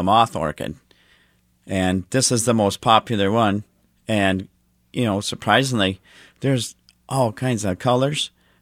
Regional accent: North Dakota, United States; I'm from North Dakota.

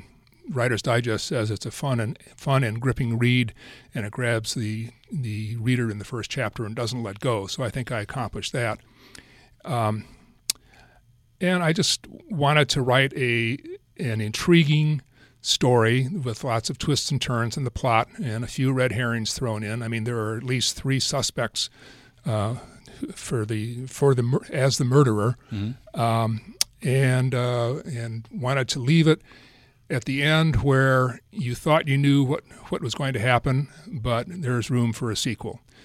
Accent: Midwest, United States; also born or lived in California; I'm a retired lawyer. I grew up in the Midwest. I practiced in the Midwest and the East Coast. And eventually I moved to California.

